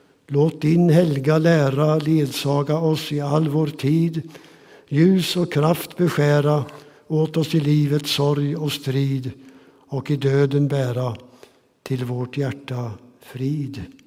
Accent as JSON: {"language": "Swedish", "town": "Skänninge", "region": "Östergötland", "country": "Sweden", "tie": "born or raised there", "said": "de ungdomsledare som jag träffade i missionsförsamlingen hemma i Skänninge."}